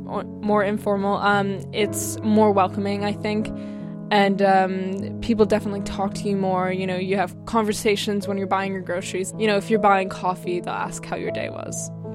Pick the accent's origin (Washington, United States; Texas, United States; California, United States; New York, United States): Washington, United States; Seattle; I mean, I'm definitely from Seattle, right? I was born here and everything.